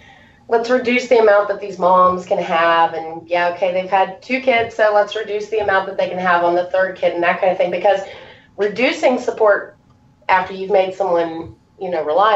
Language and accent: English; Virginia, United States; So I grew up in it in Virginia here.